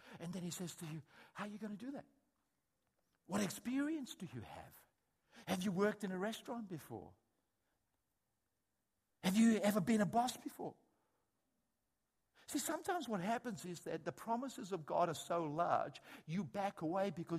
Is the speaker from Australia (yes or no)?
yes; Australia; He doesn't treat you as an Australian shepherding do. See, in Australia, when we have so many sheep, how do we handle the sheep?